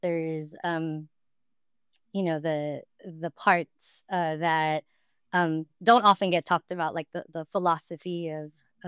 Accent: Philippines; I think as a Pinay, as a Filipina, practicing yoga

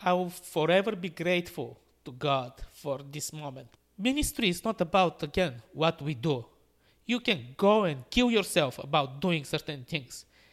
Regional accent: Bulgaria; English is a second language; moved away as an adult; also born or lived in Morocco; now in Canada; I was born and raised in Bulgaria. I lived for about 5 years in Morocco in my childhood. In my teens, they were back in Bulgaria.

